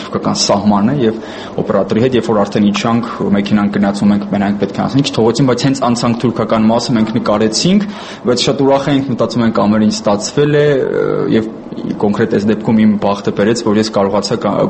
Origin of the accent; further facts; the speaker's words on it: Armenia; ես միանգամից ասում եմ ես հայ եմ, Էրմենիստան